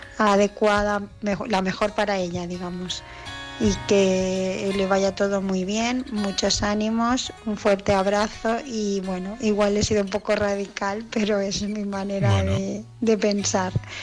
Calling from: Barcelona, Catalonia, Spain; de Barcelona

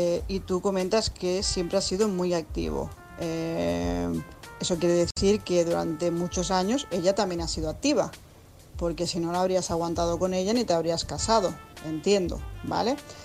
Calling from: Tarragona, Catalonia, Spain; corresponsal de Tarragona

